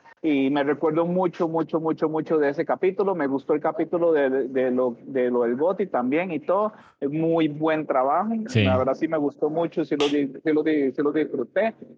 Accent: Heredia, Costa Rica; En el puro centro de Heredia

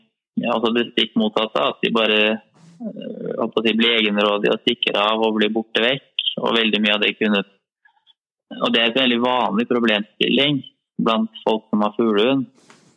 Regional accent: Sarpsborg, Østfold, Norway; Jeg kom jo fra Sarpsborg da, I Østfold.

